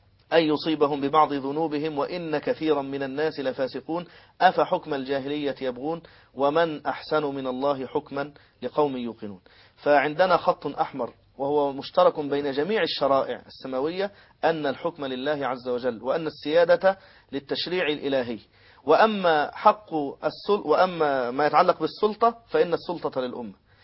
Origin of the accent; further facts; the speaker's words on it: Egypt; في بلدنا مصر